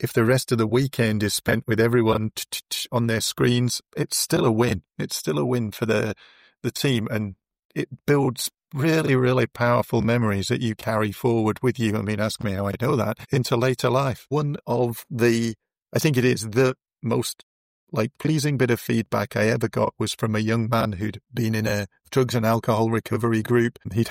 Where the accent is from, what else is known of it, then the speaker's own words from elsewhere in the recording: East Midlands, United Kingdom; as a small kid growing up in Northamptonshire, which is where we were, there were always adventures.